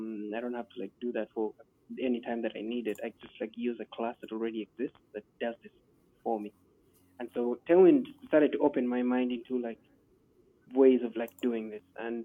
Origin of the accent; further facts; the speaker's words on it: Nigeria; I'm from Nigeria.